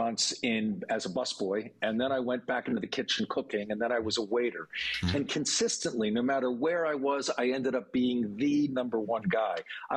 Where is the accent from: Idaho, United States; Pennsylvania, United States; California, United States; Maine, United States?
Pennsylvania, United States; we're out of a small town suburb outside of Philadelphia.